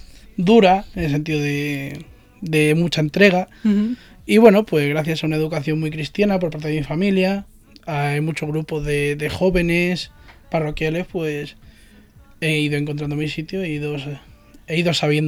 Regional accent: Ciudad Real, Castilla-La Mancha, Spain; tengo 23 años, soy de aquí de Ciudad Real, de la parroquia de San Pedro.

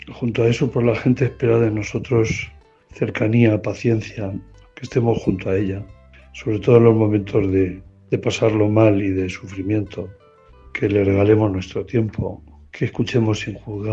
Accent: Urda, Castilla-La Mancha, Spain; born there; Nací en Urda, Toledo, en el año 1962.

